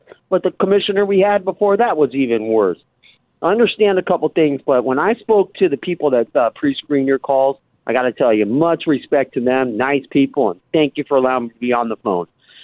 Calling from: Los Angeles, California, United States; I'm calling from the West Coast, Los Angeles, California.

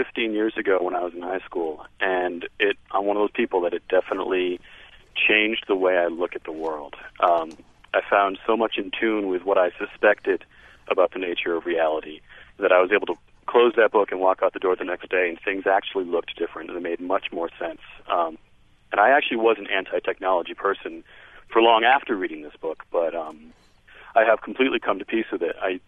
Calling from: Brookline, Massachusetts, United States; I'm actually calling from Brookline Booksmith in Brookline

